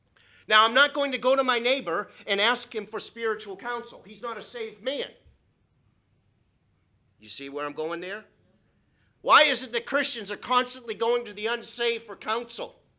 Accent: New England, United States; I'm a New Englander, and I'm resourceful, and I'm stubborn, and I'm a Scot

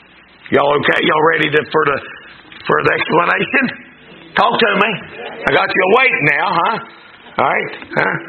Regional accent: Winona, United States; Listen, I'm from Winona.

